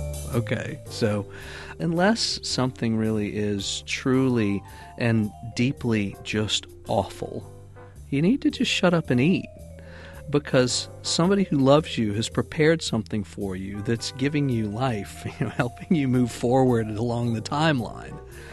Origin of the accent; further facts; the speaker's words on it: New Orleans, Louisiana, United States; I grew up in Uptown New Orleans, just off of the parade routes